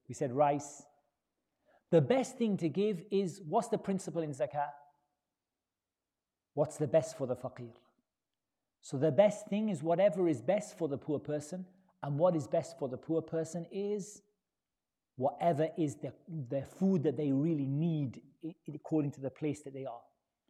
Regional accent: United Kingdom; I'm English, right? But I'm Muslim, right?

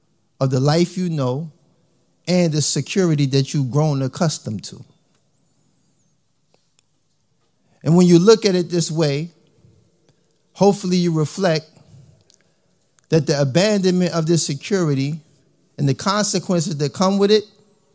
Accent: United States; I come from America. I'm pretty sure y'all peep into the media and things that's going on in our country.

